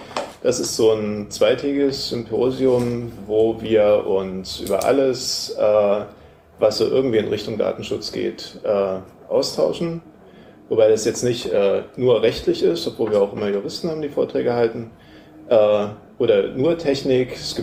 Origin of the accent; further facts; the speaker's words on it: Dresden, Saxony, Germany; Also ich bin hier in Dresden aufgewachsen